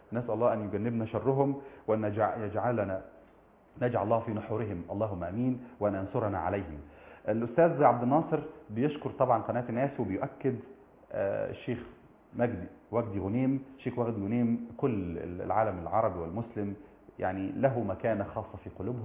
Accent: Egypt

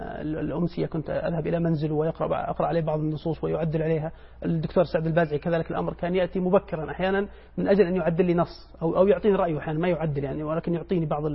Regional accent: Al-Ashara, Deir ez-Zor Governorate, Syria; born there; طبعا أنا من مواليد قرية العشارة في دير الزور في سوريا

